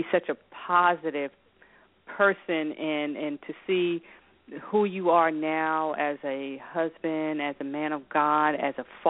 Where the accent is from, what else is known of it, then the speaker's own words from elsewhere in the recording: New York, United States; He and his family lived next door to us when we were growing up in New York, and his mom and my dad actually went to high school together.